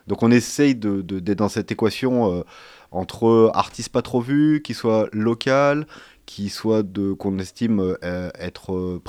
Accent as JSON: {"language": "French", "town": "Grenoble", "region": "Auvergne-Rhône-Alpes", "country": "France", "said": "On est grenoblois, on a commencé parce que des gens nous ont donné notre chance"}